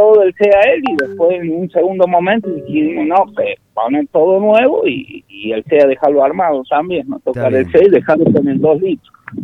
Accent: Desiderio Tello, La Rioja, Argentina; nosotros somos de Desiderio Tello, del departamento de Chepe. Bien. Pero somos de un pueblo de Desiderio Tello.

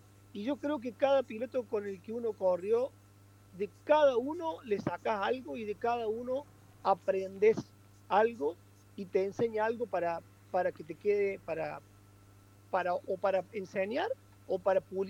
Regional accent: Córdoba, Argentina; el rally de Argentina, el de Córdoba, más allá que soy cordobés, me siento identificado, me siento como en casa

